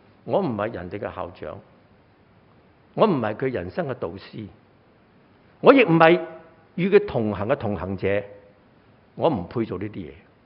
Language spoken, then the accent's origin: Cantonese; China; 我中国人咧唔好睇上帝唔赐福俾我哋啊